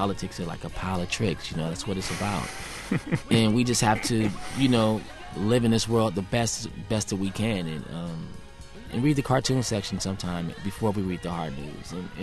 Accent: California, United States; how my life was growing up in the Bay Area.

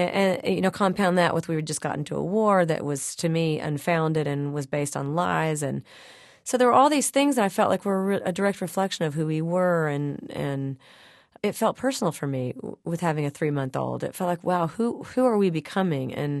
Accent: Missouri, United States; following people like Rush Limbaugh, who's from my home state

